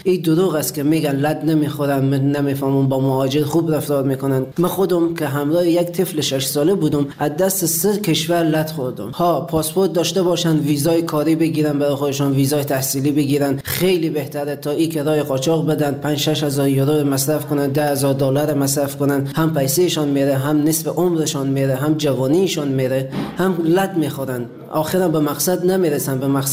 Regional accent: Afghanistan; moved away; حدود 3.5-4 سال میشه از افغانستان آمدم بیرون.

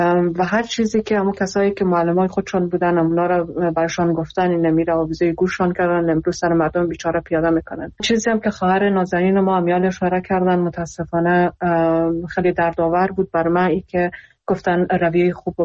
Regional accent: Iran; خودم در ایران بزرگ شدم اونم اونجا درس خوندم

